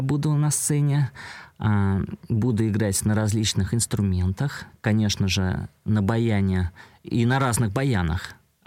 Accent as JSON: {"language": "Russian", "country": "Russia", "said": "я решил провести в России такой заключительный, можно сказать, юбилейный мой концерт у себя на родине."}